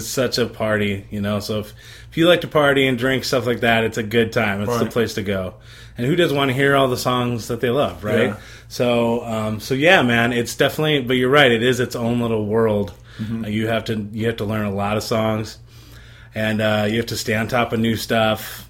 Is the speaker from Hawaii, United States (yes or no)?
no; Michigan, United States; moved away as an adult; now in St. Louis, United States; I'm actually from Michigan. I'm from northern Michigan, way up where there's still snow on the ground, probably.